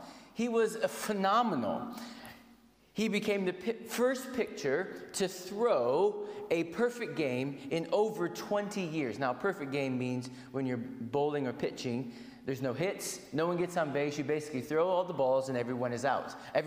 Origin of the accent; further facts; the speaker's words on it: United States; growing up in the States, you learn how to play baseball.